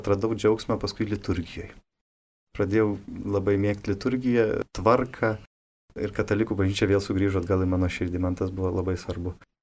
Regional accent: Tauragė, Tauragė County, Lithuania; bet aš augau Tauragėje, tai yra protestantiška mieste, tai yra labiausiai protestantiškas miestas tikriausiai per visą Lietuvą

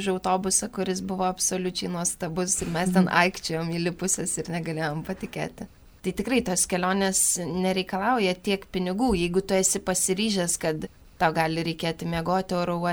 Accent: Vilnius, Vilnius County, Lithuania; now in Kaunas, Lithuania; Šiaip esu iš Vilniaus Kalvarijų parapijos.

